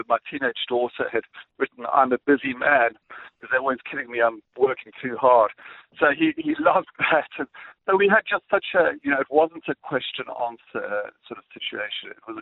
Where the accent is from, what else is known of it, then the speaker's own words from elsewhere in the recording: South Africa; I explained that I'm from South Africa. I lived under apartheid.